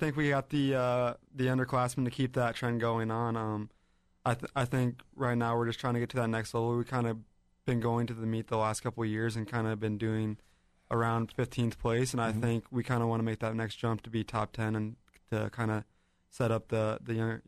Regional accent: Iowa, United States; now in Boise, United States; And, yeah, I'm from Iowa as well, so I kind of knew Coach Immels before he came out to Boise.

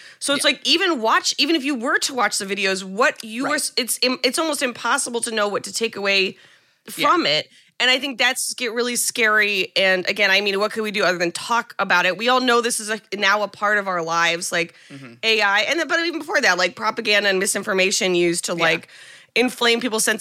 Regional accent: United States; I think it's just like, as an American, like it is yeah. our responsibility to know

